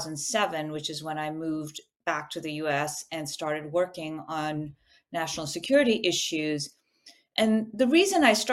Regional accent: Pakistan; born there; One is that I'm Pakistani by birth.

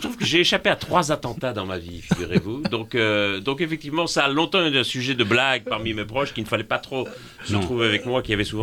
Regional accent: Belgium; born there; puisque je suis né en Belgique

